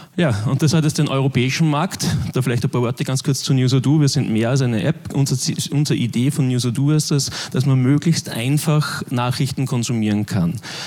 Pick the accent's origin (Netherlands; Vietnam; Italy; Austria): Austria; Linz, Upper Austria; also born or lived in Vienna; ich komme aus Linz, habe jahrzehntelang eigentlich auch in Wien gewohnt und so die Rückübersiedlung nach Linz war für mich ein bisschen so der Einstieg in die Medienbranche.